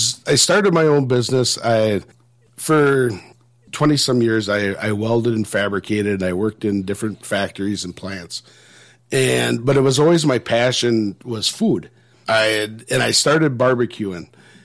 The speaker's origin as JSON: {"language": "English", "town": "Marshfield", "region": "Wisconsin", "country": "United States", "tie": "born or raised there", "said": "I was born and raised in Marshfield, which is about 12 miles from Chile."}